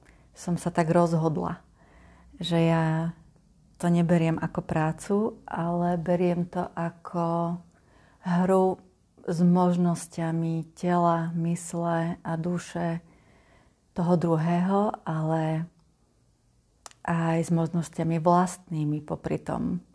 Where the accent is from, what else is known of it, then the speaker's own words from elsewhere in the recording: Šaľa, Nitra Region, Slovakia; Nie, narodila som sa v Nitre, ale som tu celý život.